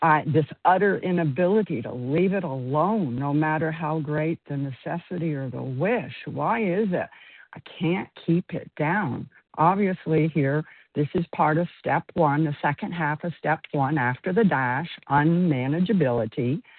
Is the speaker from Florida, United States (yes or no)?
yes; Florida, United States; I am from Florida.